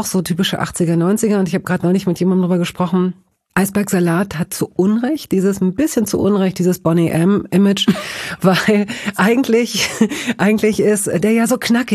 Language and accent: German; Hanover, Lower Saxony, Germany; ich komme aus Hannover